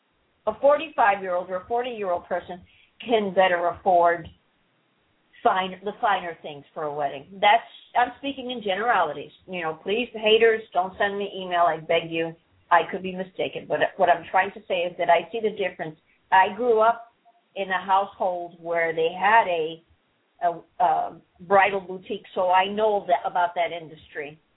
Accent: Florida, United States; I think they call us Floridians.

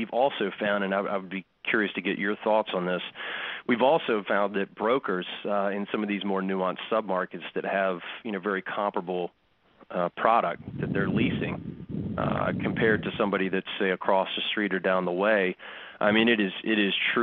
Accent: the South, United States; I grew up in the South, and my parents still love to shop there.

